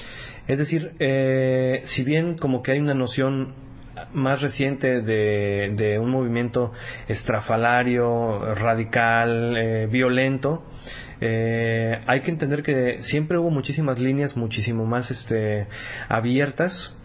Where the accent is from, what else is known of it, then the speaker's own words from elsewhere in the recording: Guadalajara, Jalisco, Mexico; en México y en ciudades que no son necesariamente la capital, yo soy de Guadalajara